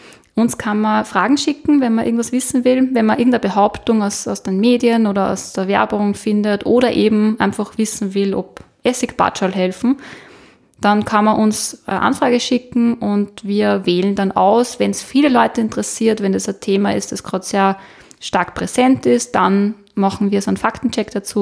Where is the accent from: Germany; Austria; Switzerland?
Austria; Lower Austria; Ich bin aus dem Waldviertel, da sagt man Thermophor.